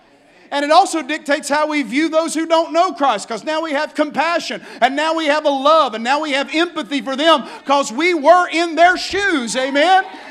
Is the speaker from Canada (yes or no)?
no; Appalachia, United States; I'm a Appalachian hillbilly, so you know when I was raised, we always thought people from the north were not as nice as people from the south.